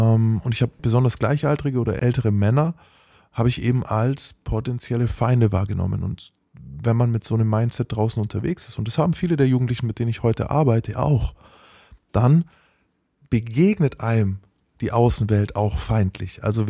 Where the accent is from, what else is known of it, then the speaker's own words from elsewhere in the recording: Nuremberg, Bavaria, Germany; ich bin in Nürnberg aufgewachsen